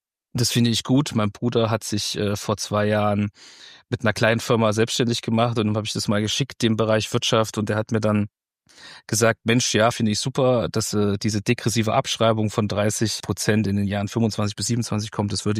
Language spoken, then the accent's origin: German; Weimar, Thuringia, Germany; Also ich komme jetzt hier aus Weimar